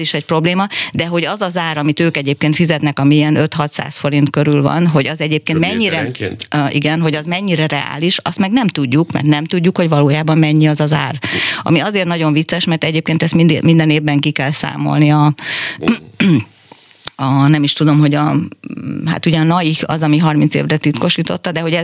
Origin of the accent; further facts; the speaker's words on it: Kaposvár, Somogy, Hungary; Én például kaposvári vagyok, és nálunk elég sokszor volt barna víz, még a gyerekkoromban emlékszem rá